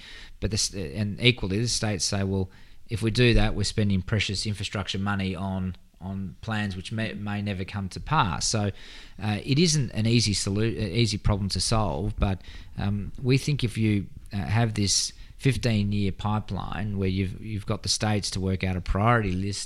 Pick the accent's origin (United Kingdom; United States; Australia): Australia; South Australia; particularly in my home state of Adelaide, of South Australia